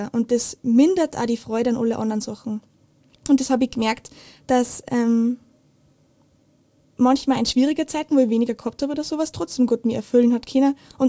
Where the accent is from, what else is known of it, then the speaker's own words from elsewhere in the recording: Steyr, Upper Austria, Austria; ich bin aus Steyr, ich bin 19 Jahre alt. Ich studiere derzeit Lehramt in Linz, Englisch und Geschichte. Genau, ich bin in Steyr aufgewachsen, ich habe zwei jüngere Schwestern.